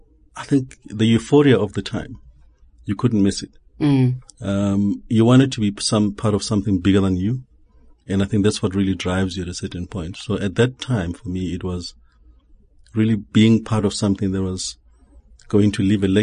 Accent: Alexandra, Gauteng, South Africa; I was born in Alex many years ago. I don't even remember. Grew up there and studied here in Joburg and some parts in the Eastern Cape.

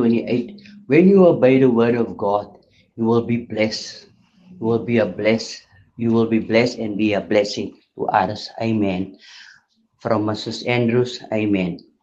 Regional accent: South Africa; That is my prayer today as a South African citizen, as a mother, as a grandmother, and as a single parent.

